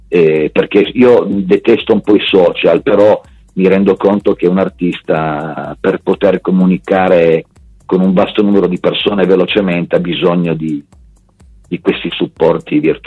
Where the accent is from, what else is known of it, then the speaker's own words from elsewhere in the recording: Turin, Piedmont, Italy; Sì, perché sono di Torino. Tengo molto questa città che amo e odio.